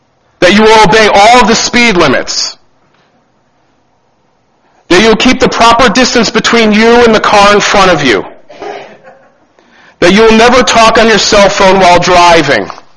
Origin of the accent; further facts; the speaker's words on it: New Jersey, United States; Growing up in New Jersey, the entire state is tolled.